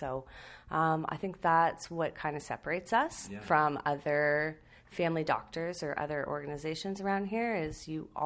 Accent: London, Ontario, Canada; So I'm born and raised in London. So I've stayed here my whole life.

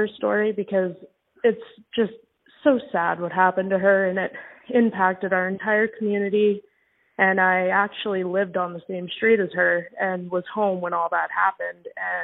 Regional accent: Innisfil, Alberta, Canada; now in Victoria, Canada; I am originally from Innisfil, Alberta

